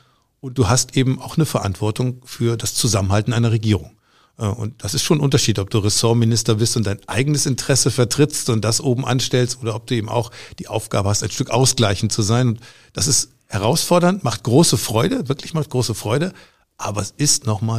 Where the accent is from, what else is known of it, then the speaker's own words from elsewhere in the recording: Sande, Lower Saxony, Germany; wohne in meiner Heimatgemeinde Sande und dort eben auch kommunalpolitisch aktiv